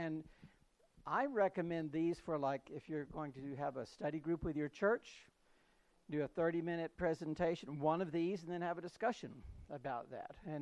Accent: Knoxville, Tennessee, United States; No, I was born and raised in Tennessee. Born on a mountaintop in Tennessee. No, in Knoxville. I was born and raised in Knoxville.

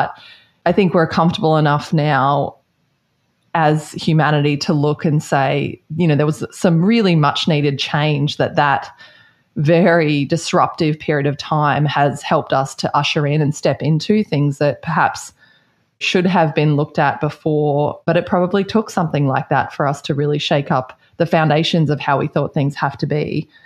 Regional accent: Australia; You can probably hear I'm Australian.

